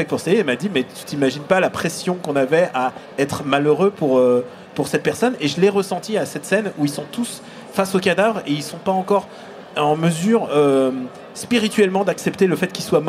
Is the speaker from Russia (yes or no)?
yes; Russia; En tant que russe, j'ai quand même une petite nostalgie pour tous les films des années 80 avec les Russes avec des accents teubés.